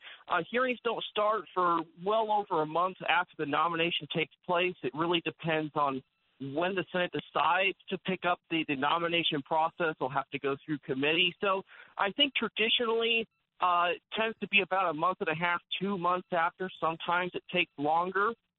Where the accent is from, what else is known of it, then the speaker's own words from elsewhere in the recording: California, United States; now in Washington, United States; I grew up in California. I wasn't close to where a founder's home or anything like that was.